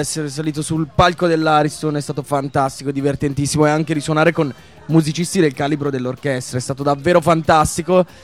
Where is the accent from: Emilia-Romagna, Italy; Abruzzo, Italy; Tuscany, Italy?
Tuscany, Italy; Carrara; born there; Sono nato a Carrara, in verità.